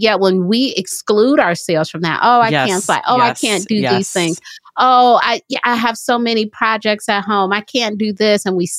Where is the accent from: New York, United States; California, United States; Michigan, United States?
Michigan, United States; Detroit; I remember I was in high school. I'm from Detroit